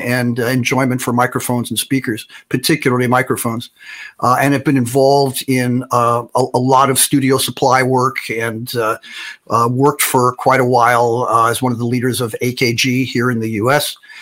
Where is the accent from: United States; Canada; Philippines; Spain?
United States; San Francisco, California; I grew up in San Francisco and kind of came of age during the whole music scene there in the late 60s.